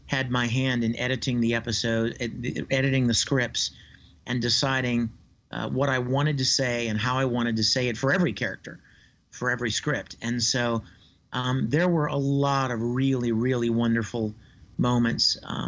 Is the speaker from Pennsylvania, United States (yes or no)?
yes; Pittsburgh, Pennsylvania, United States; I grew up in Pittsburgh, and I am a big fan of the Steelers